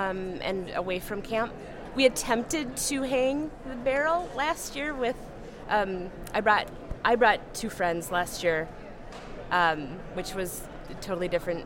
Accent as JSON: {"language": "English", "town": "Roseville", "region": "Minnesota", "country": "United States", "said": "I'm from Roseville, Minnesota."}